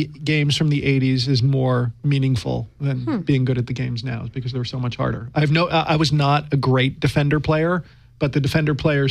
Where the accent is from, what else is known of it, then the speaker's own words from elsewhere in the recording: Framingham, Massachusetts, United States; Framingham, Massachusetts.